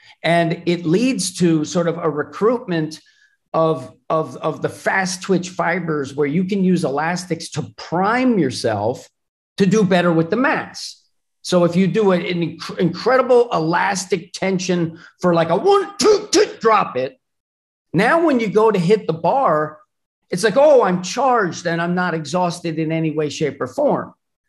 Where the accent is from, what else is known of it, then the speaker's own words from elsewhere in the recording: Madison, New Jersey, United States; Madison, New Jersey was sort of, when I was coming up, it was really known as a tough, principally Italian town.